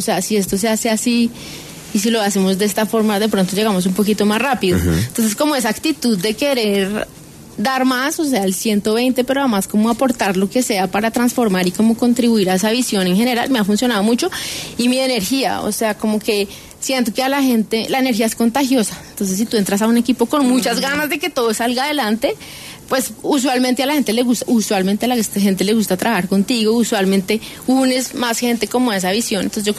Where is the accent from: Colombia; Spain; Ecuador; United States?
Colombia; entender el contexto colombiano, entender las motivaciones de nosotros como colombianos